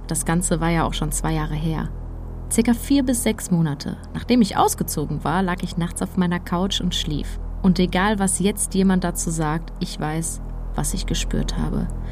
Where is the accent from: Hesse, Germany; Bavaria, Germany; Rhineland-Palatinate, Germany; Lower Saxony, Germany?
Hesse, Germany; Geisenheim; Meine Eltern hatten damals ein Mehrfamilienhaus in Geisenheim in Rheingau, wo ich aufgewachsen bin, in dem wir auch selbst gewohnt haben.